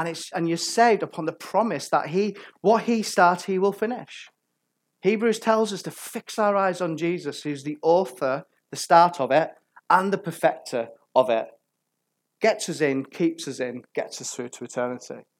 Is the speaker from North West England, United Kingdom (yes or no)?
yes; North West England, United Kingdom; I'm an American Cumbrian guy, anything for free. I'm a northerner, for goodness sake.